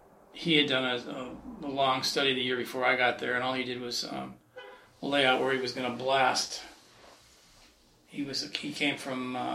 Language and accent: English; Chicago, Illinois, United States